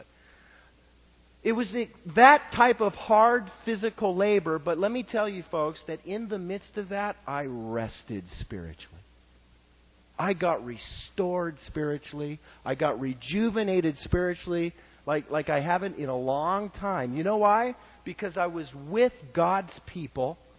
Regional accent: United States; Here we come from America, we have everything

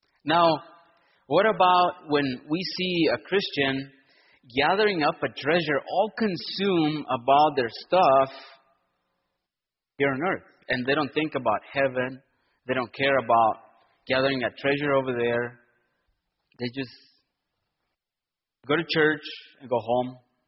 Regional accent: El Paso, Texas, United States; Well, you know, we're from El Paso, we come from Calvary Chapel, and we're going on a tour to the seven churches.

